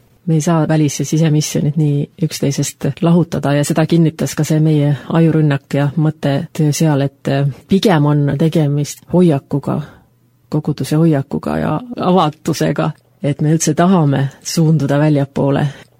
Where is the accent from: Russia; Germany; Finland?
Finland; now in Estonia; minul, kes olen Soomest tulnud